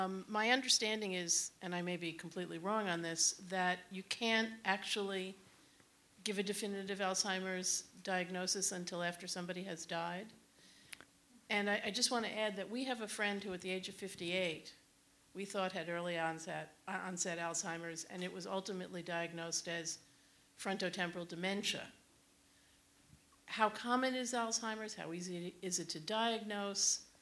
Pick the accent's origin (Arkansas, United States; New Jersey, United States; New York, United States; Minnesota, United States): New Jersey, United States; I am from New Jersey.